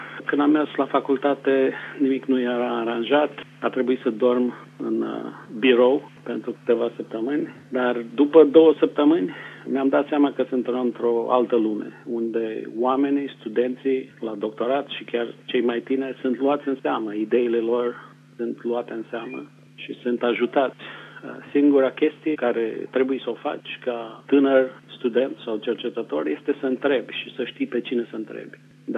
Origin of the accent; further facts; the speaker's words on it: Bucovina, Romania; deși am crescut în Bucovina, în munți.